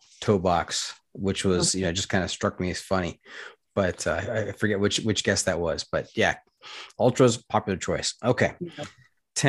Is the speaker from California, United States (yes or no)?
yes; California, United States; a boy from Southern California, an American